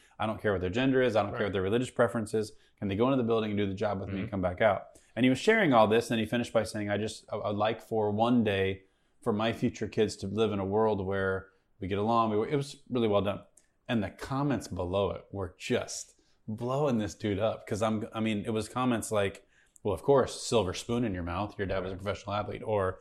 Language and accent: English; Missouri, United States; I grew up in Missouri, and just so everybody knows, Kansas City is in Missouri.